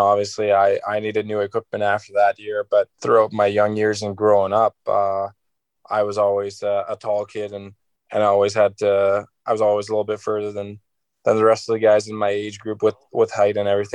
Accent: Aalborg, North Denmark Region, Denmark; It started out by my dad taking me to the pro games in my hometown here. We would go watch the hockey games, and you know, this goalie that played in my hometown

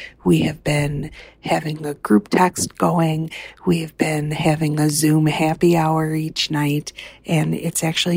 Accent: Bloomington, Illinois, United States; and I'm from Bloomington, Illinois.

